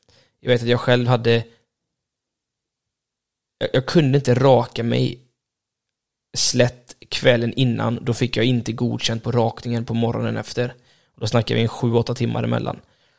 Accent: Borås, Västra Götaland County, Sweden; Och jag var född och uppvuxen i Boråstrakten, så för mig var det ganska långt bort.

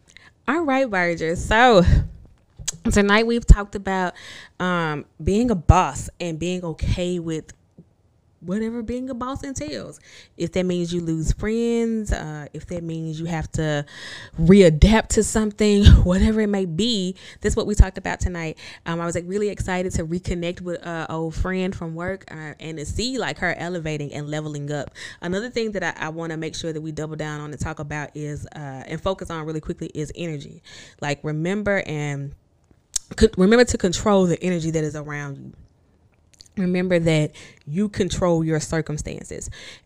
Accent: Jonestown, Mississippi, United States; But I love my hometown. I love Mississippi. Shout out to Jonestown, Mississippi. Shout out to Mississippi as a whole. I love my state and my city, my town. It's a small town

